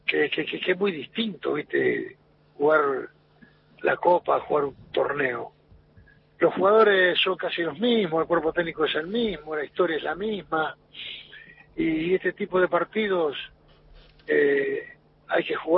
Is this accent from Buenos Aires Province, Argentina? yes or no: yes; San Miguel del Monte, Buenos Aires Province, Argentina; yo en el verano me quedo en San Miguel del Monte, mi ciudad natal, por el calor y todo eso.